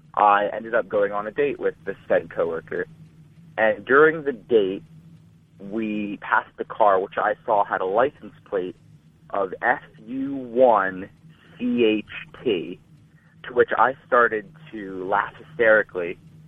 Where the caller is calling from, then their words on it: Cherry Hill, New Jersey, United States; from Cherry Hill, New Jersey, calling with not just a momentous occasion